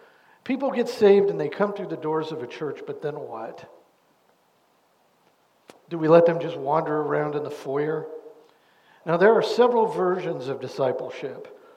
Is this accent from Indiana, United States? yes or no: yes; Indiana, United States; Growing up in Indiana, basketball was about all I did as a kid.